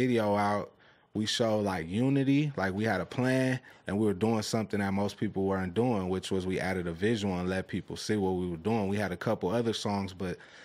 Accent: Leimert Park, California, United States; I'm from Lemur Park.

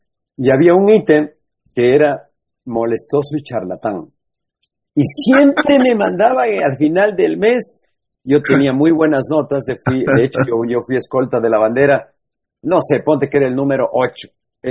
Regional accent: Ambato, Tungurahua, Ecuador; Y este evento ocurre en mi ciudad natal, obviamente en Ambato

